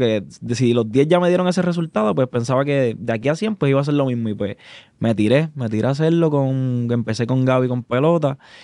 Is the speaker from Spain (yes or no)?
no; Caguas, Puerto Rico; also born or lived in Gurabo; yo soy de Caguas y Gurabo. Caguas y Gurabo. Para los que no me conocen